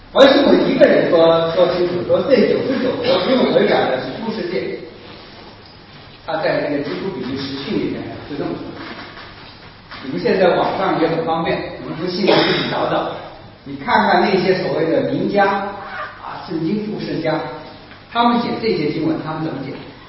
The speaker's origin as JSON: {"language": "Chinese", "country": "China", "said": "我们中国人呢"}